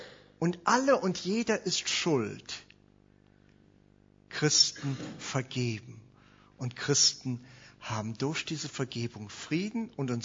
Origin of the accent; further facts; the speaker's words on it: North Rhine-Westphalia, Germany; ihr hört an meinem Dialekt, ich komme aus Kölner Gegend. Ich versuche Hochdeutsch zu sprechen